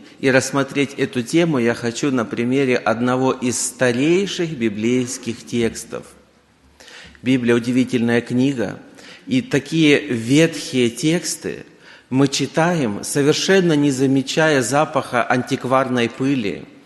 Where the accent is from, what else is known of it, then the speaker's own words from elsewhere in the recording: Zheleznogorsk, Kursk Oblast, Russia; я из Железногорска, это Курская область, центр России, не географический, а административный условный центр.